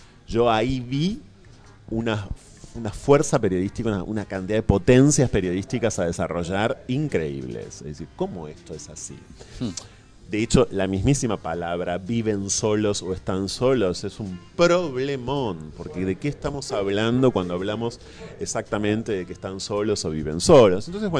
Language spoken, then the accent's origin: Spanish; Ensenada, Buenos Aires Province, Argentina; Yo crecí en Ensenada, que es mi ciudad.